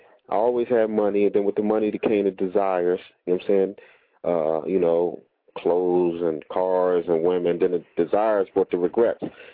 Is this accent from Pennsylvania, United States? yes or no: yes; Philadelphia, Pennsylvania, United States; I'm originally born and bred in West Philly.